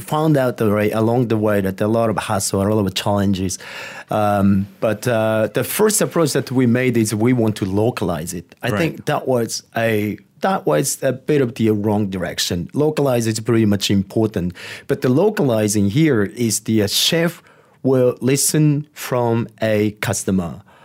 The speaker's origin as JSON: {"language": "English", "country": "Japan", "tie": "born or raised there", "second_language": "English", "said": "I'm Japanese and I grew up in Japan"}